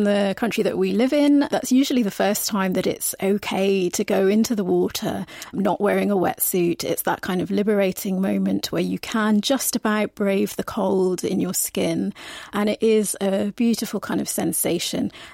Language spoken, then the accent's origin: English; South West England, United Kingdom; I was born in Devon, grew up there, so it was always part of my childhood to go and have a dip in the river, and that's where I learnt to swim as well.